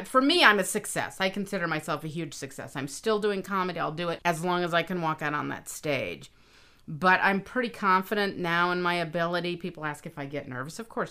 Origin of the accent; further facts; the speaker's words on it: Nevada, United States; And the first joke that I wrote and did growing up in Nevada, of course, was, you know, that prostitution is legal.